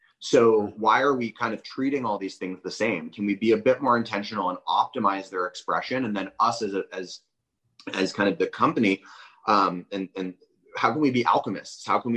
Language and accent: English; Boulder, Colorado, United States; also born or lived in Portland; So I grew up in Boulder, Colorado. I was actually born in Portland, Oregon, but I grew up in Boulder.